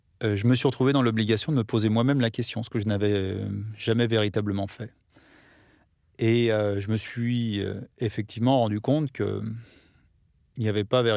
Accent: France; born there; aujourd'hui, je suis français, je suis né sur le territoire français

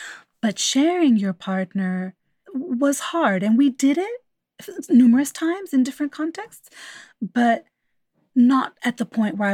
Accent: United States; I'm from America. My parents were immigrants twice.

